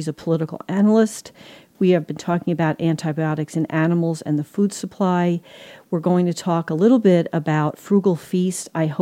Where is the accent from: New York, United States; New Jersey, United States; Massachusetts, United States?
New Jersey, United States; I'm from Jersey, where they had many dairy farms.